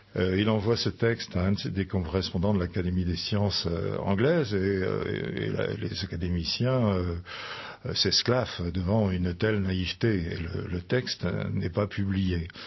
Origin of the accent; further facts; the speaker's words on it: Brittany, France; Alors bon, je suis breton, j'habite justement dans le Finistère